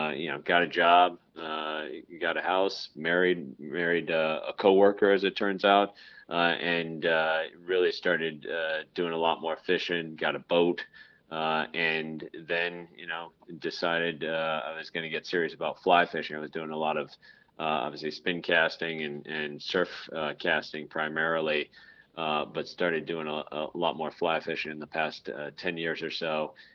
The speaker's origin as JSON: {"language": "English", "region": "Virginia", "country": "United States", "tie": "born or raised there", "said": "I grew up in Virginia and was fishing around the Chesapeake Bay a little bit"}